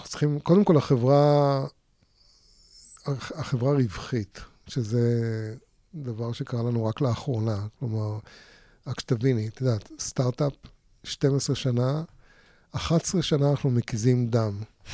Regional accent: Russia; now in Australia; אני הגעתי לאוסטרליה מרוסיה

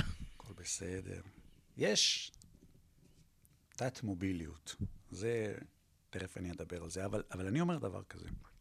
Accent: Rehovot, Central District, Israel; born there; now in Givat Brenner, Israel; אני נולדתי ברחובות, והיום אני חבר קיבוץ גבעת ברנה

